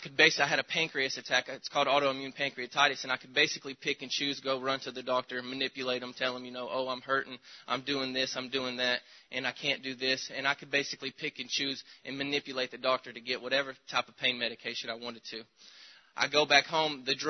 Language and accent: English; the South, United States; But so I, you know, I'm from the South. I grew up in a, you know, Southern Pentecostal background.